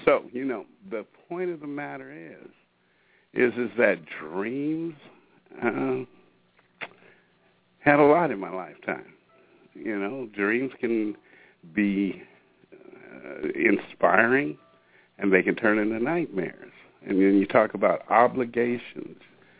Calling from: Washington, United States; I'm calling in from Washington State, and I'm happy to be on the panel tonight.

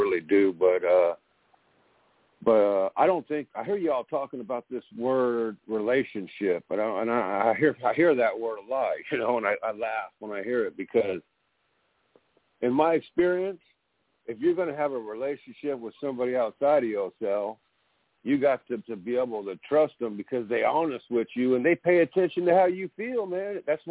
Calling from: California, United States; It's busy over here in Cali on the West Coast.

